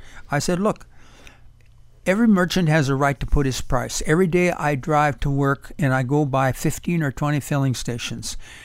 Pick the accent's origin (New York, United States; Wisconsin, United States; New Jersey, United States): Wisconsin, United States; now in Miami, United States; I'm from Wisconsin, where when I was young, everybody was very honest. But down here in Miami